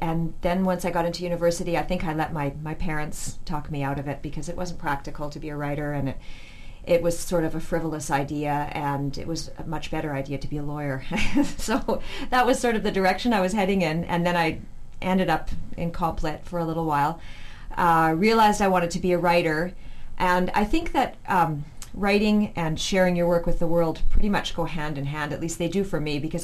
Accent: Vancouver, British Columbia, Canada; now in Penticton, Canada; I live up in Penticton, BC. I was born and raised in Vancouver.

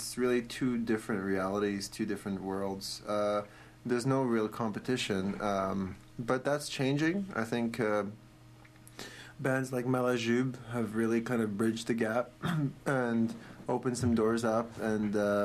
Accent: Montreal, Quebec, Canada; growing up in Montreal

